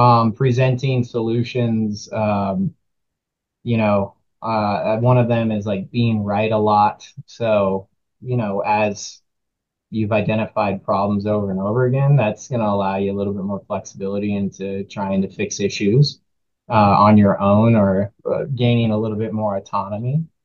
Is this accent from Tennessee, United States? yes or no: no; Tucson, Arizona, United States; growing up in Tucson, Arizona, I grew up with my grandfather, mom, and a brother.